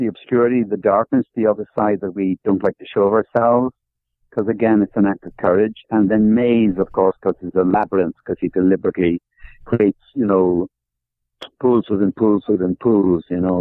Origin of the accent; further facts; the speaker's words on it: Dublin, Leinster, Ireland; my experience growing up in Dublin. And like Joyce, I was kind of lower middle class, and like Joyce, I was a Catholic, and like Joyce, I went to the Christian Brothers